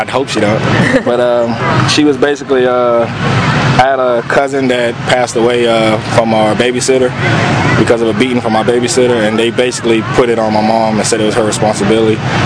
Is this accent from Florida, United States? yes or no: yes; Miami, Florida, United States; now in Atlanta, United States; In Miami.